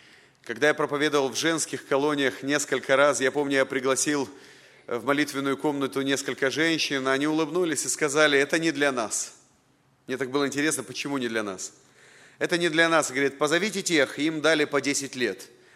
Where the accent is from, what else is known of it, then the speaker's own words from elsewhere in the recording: Chișinău, Moldova; я родился в Кишиневе и вырос